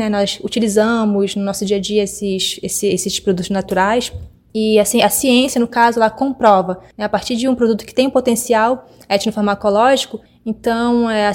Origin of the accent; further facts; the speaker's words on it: Santarém, Pará, Brazil; que é onde eu vivo, eu sou daqui de Santarém do Pará